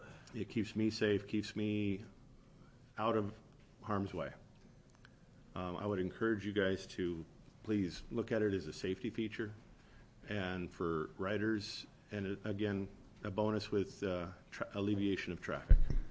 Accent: California, United States; I grew up in California, and so I'm familiar with lane sharing

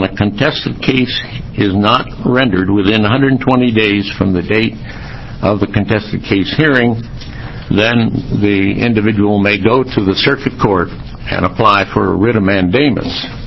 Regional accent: Portland, Oregon, United States; because I come from the Portland, Tigard area

